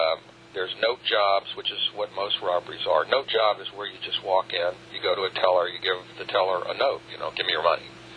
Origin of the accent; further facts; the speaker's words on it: Baton Rouge, Louisiana, United States; I'm originally from Baton Rouge, so I have friends and family up there, too.